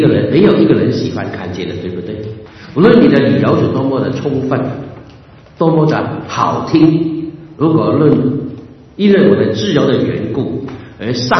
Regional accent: Hong Kong; 讲近一点，我从香港来，香港最近平安不平安？

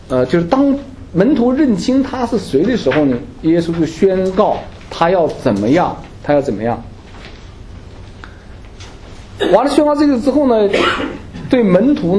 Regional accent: China; 这个我们中国人信仰之后有个传统的误区

